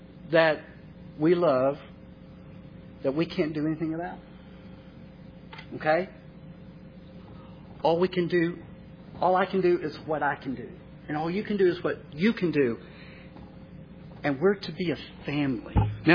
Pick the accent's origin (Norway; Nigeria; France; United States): United States; Texas; I'm originally from Texas. Y'all know that. So I really do bleed burnt orange